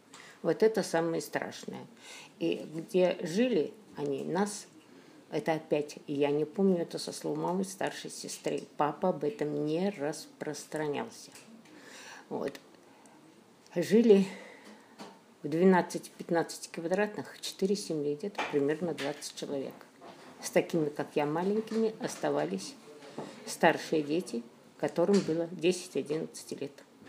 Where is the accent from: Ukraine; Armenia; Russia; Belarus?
Belarus; Krasnaya, Brest Region; Брестская область, Пружанский район, деревня Красная.